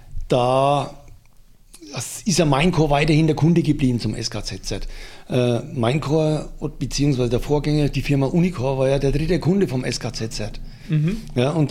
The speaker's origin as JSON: {"language": "German", "region": "Bavaria", "country": "Germany", "lives_now": "Switzerland", "said": "Sicherlich weit in der Schweiz, aber trotzdem als Franke geht sowas nie an einem spurlos vorbei."}